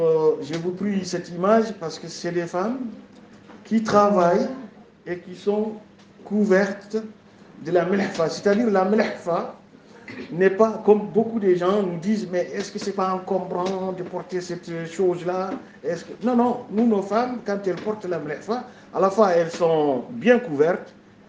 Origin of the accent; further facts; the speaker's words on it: Mauritania; chez nous en Mauritanie